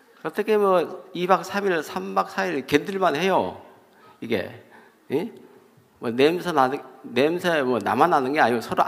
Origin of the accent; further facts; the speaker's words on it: Jeolla, South Korea; now in Uljin, South Korea; 이제 울진에 살다 보니까 이제 아이고 저는 전라도 사람인데 나도 사투리를 쓰지만은